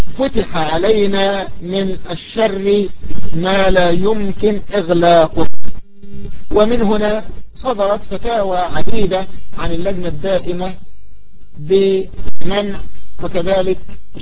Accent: Egypt; أن المشهور عندنا في مصر أنهم يقولون ذهب للزمن

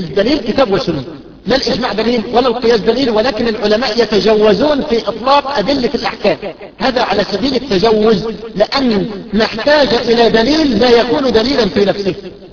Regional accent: Egypt; يا شيخ يعني فتواكم في مسألة النقاب أحدثت عندنا في مصر بلبلة فكرية غير عادية

